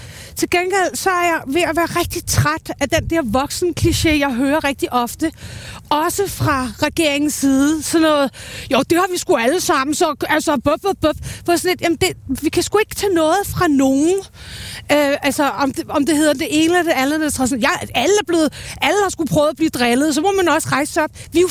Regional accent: Lyngby, Capital Region of Denmark, Denmark; Men jeg kommer fra Lyngby

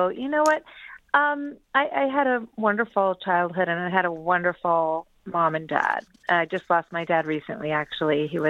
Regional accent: Wyckoff, New Jersey, United States; also born or lived in Chicago / Maryland; I have two older sisters, and we were raised in Wyckoff, but we moved around. We were in Chicago. We were in Maryland.

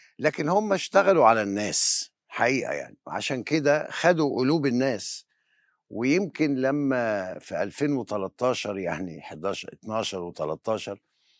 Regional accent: Egypt; يعني في كده حاجات بالنسبة لنا كمصريين بنتمسك بيها يعني

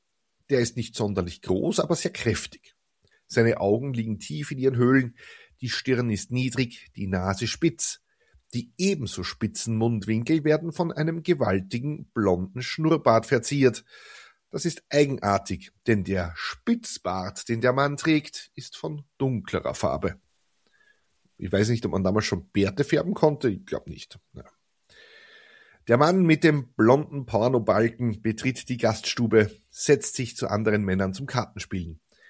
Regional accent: Lower Austria, Austria; Das darf man jetzt wahrscheinlich so als Niederösterreicher gar nicht sagen.

